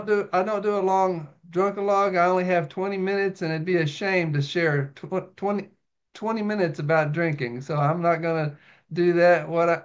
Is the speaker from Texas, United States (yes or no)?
yes; Hurst, Texas, United States; I'm from Hearst, Texas.